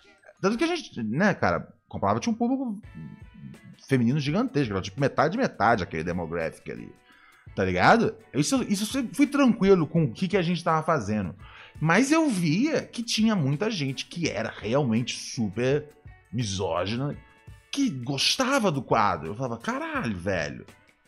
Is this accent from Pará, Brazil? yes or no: no; São Paulo, Brazil; Não sou do Rio de Janeiro, sou de São Paulo.